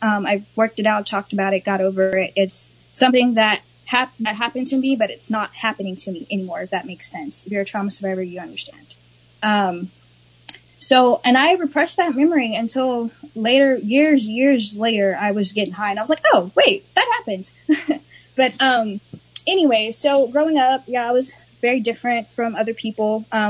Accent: Torrance, California, United States; born there; I was born in Torrance, California, Thanksgiving Day, 1998, 21 years old, about to be 22.

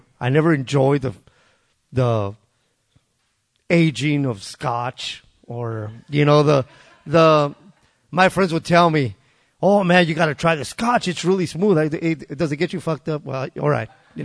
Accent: El Paso, Texas, United States; I grew up in El Paso, Texas.

